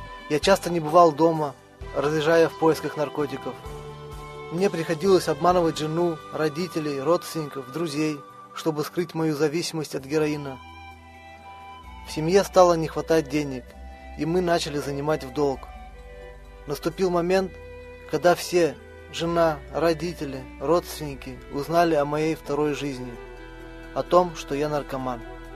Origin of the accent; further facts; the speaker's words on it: Russia; мне 28 лет. Я родился и вырос в России.